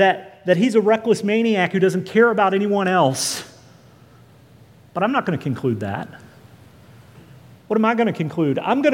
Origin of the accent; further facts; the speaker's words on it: Dallas, Texas, United States; I grew up in Dallas. There's a loop around Dallas called 635.